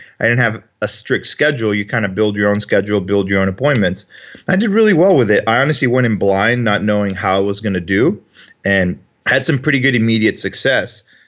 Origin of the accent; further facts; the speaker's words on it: Matamoros, Tamaulipas, Mexico; moved away as an adult; now in United States; So I grew up in Mexico up until my early 20s. I was going to college at the time in Brownsville, Texas, and living in Matamoros, Mexico.